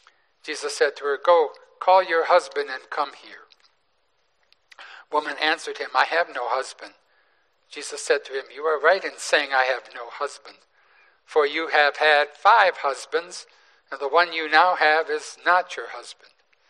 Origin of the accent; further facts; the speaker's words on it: Detroit, Michigan, United States; was from my hometown of Detroit